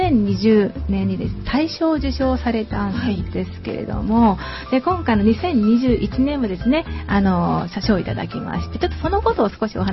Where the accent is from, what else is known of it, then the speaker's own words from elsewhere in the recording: Fukuoka, Japan; 私もでも福岡出身ですけど、うん、ナバって言ってました。